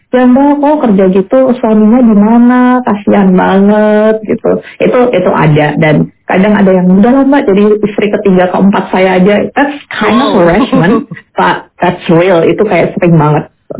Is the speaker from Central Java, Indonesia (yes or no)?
yes; Semarang, Central Java, Indonesia; harus melanjutkan studi di universitas di kota saya besar, yaitu di Semarang